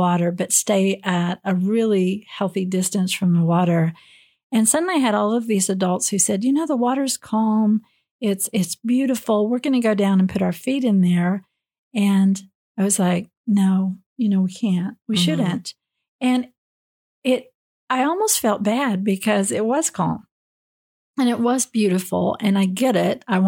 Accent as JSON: {"language": "English", "region": "Oklahoma", "country": "United States", "said": "You know, it's really funny because I am from Oklahoma."}